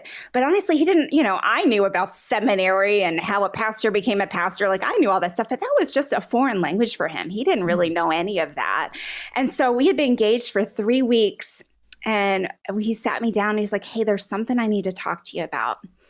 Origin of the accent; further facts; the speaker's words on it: Pennsylvania, United States; We're both from, he's from New Jersey, I'm from Pennsylvania.